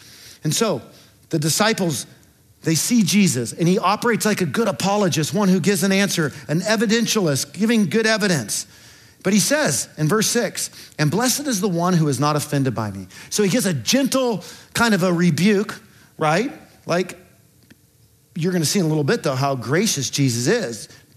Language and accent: English; California, United States; also born or lived in Charlotte; I grew up in here in California